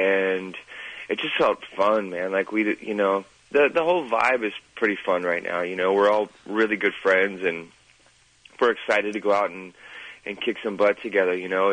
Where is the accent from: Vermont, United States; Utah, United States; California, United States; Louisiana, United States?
California, United States; we're from California, obviously, Southern California, West Coast. We're really excited to be playing so many shows right in our hometown.